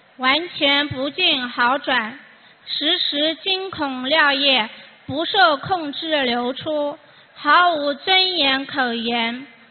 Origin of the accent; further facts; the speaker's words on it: Shanghai, China; 我来自上海